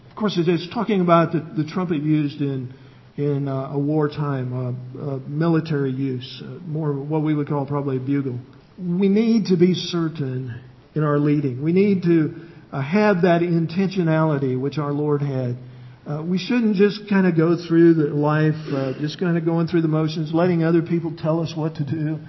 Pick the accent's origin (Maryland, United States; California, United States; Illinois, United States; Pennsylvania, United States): Illinois, United States; We came from Illinois, you may know, and we're kind of bred to think about, you know, that part of the history of the state there.